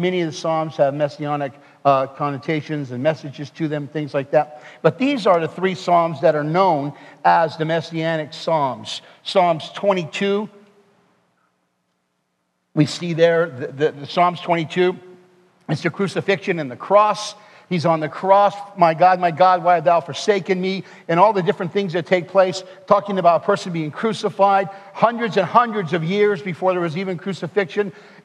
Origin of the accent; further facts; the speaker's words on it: Las Vegas, Nevada, United States; I grew up in the Strip here in Las Vegas as a boy and was involved in all that life.